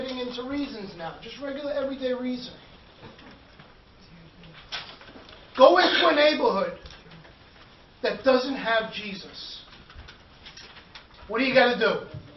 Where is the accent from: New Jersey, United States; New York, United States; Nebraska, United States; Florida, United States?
New York, United States; Brooklyn; And I'm a pastor. I'm from Brooklyn. I know how the setup is.